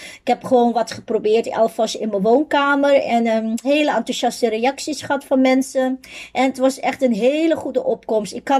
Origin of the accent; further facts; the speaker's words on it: Suriname; moved away as an adult; In Suriname heb ik tot en met mijn 19e gewoond.